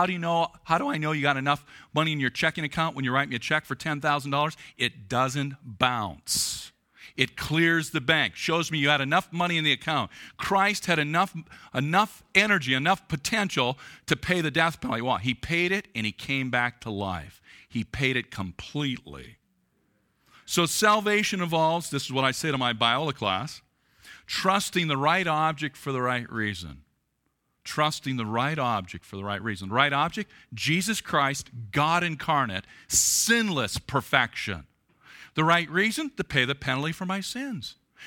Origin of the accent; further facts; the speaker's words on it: United States; I'm a good person. I eat apple pie. I'm an American. I salute the flag. I love the Green Bay Packers.